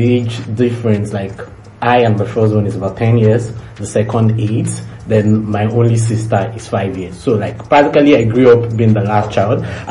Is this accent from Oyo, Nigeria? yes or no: yes; Oyo, Nigeria; I'm from Oyo State.